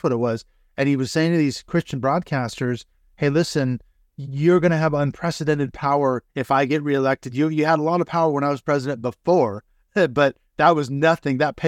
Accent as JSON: {"language": "English", "town": "Seattle", "region": "Washington", "country": "United States", "tie": "born or raised there", "said": "I was a fervent evangelical back in those days, growing up in the Seattle, Washington area."}